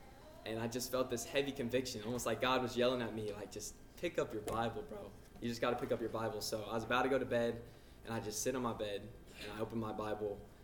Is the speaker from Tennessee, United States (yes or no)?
yes; Smyrna, Tennessee, United States; I'm from Smyrna, Tennessee.